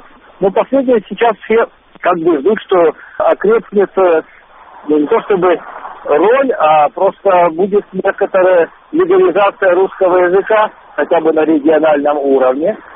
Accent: Ukraine; accent: Ukrainian; они сразу определяют, что я не живу в России, и иногда сразу догадываются, что я с Украины. И фонетические признаки, то есть мягкая, более мягкая буква «Г».

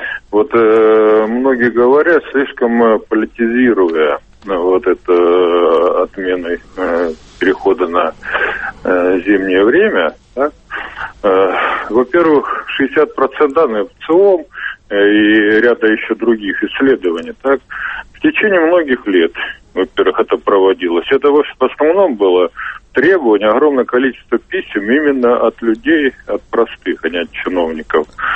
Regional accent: Siberia, Russia; я сам, например, родом из Сибири и, так сказать, знаю это все не понаслышке.

